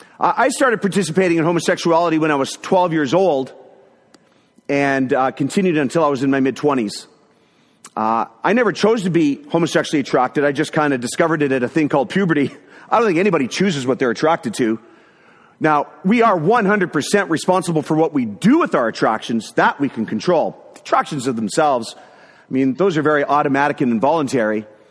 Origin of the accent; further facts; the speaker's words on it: Toronto, Ontario, Canada; I'm from Toronto, Canada.